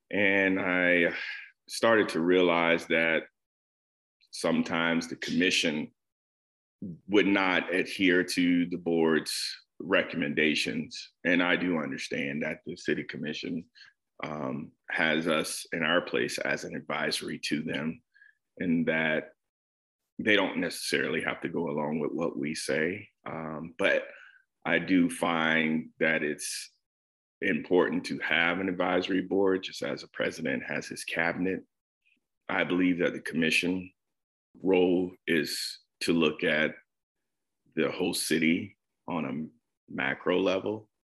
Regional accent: Sarasota, Florida, United States; born there; also born or lived in Orlando; I was born in Sarasota in 1976. I've been in Sarasota for the most part of my life. I only left for college, military service and college education, and I lived in the Orlando area for about 10 years.

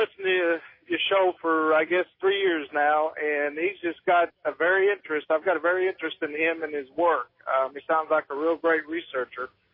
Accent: Cape Girardeau, Missouri, United States; Yeah, I'm from Cape Girardeau, Missouri, but I'm in Indiana right now.

